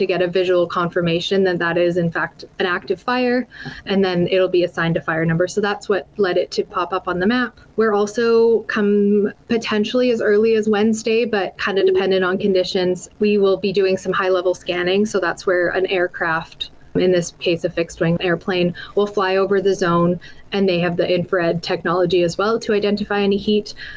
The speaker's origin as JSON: {"language": "English", "town": "Kamloops", "region": "British Columbia", "country": "Canada", "said": "I'm from Kamloops and I'm just here for the week."}